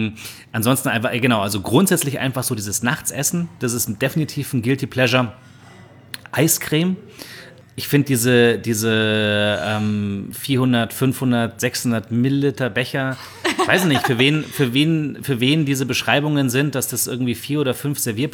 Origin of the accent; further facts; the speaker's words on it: Germany; und wir natürlich auch als Deutsche ja schon eher gewohnt sind, dass der Salzgehalt ein bisschen höher ist, siehe unser täglich Brot